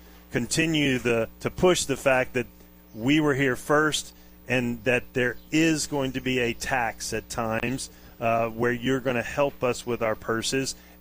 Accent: Louisiana, United States; You know, where I grew up in North Louisiana

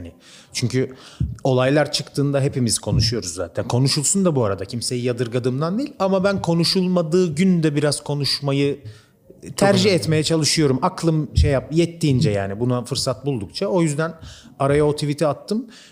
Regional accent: İzmit, Kocaeli, Turkey; Ben zaten İzmitliyim. Zaten bir körfezde büyüdüm zaten.

